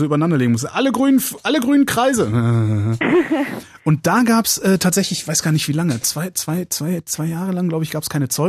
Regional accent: Cologne, North Rhine-Westphalia, Germany; ich bin Kölner, ich darf Düsseldorfer dissen.

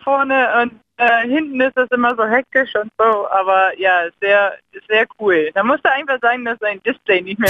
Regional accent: United States; German is a second language; now in Berlin, Germany; Nee, ich bin in Berlin, aber ich komme aus den Staaten.

